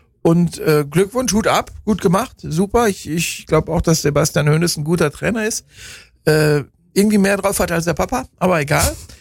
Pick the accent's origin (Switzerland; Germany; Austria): Germany; North Rhine-Westphalia; Ich bin natürlich als Ostwestfale, als hartnäckig, stur und so weiter bekannt.